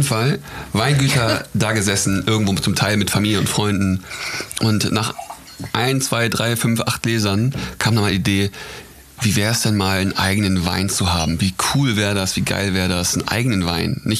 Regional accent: Hamburg, Germany; born there; wir sind 1992 geboren in Hamburg. Das war vor 28 Jahren.

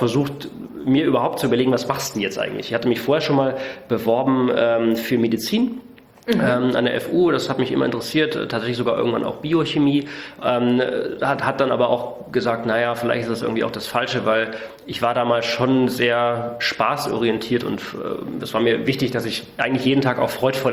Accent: Saxony-Anhalt, Germany; Ich bin im Osten aufgewachsen, in Sachsen-Anhalt. Erst auf einer Militärbasis von der NVA, weil mein Vater war bei der NVA, war Major, das heißt Offizier

